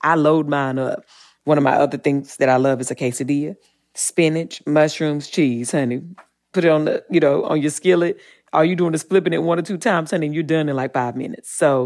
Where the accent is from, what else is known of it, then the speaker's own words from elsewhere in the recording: Eden, North Carolina, United States; Yeah, I mean, you know, I'm from the South, and I grew up in Eden, North Carolina, child, so I ate everything.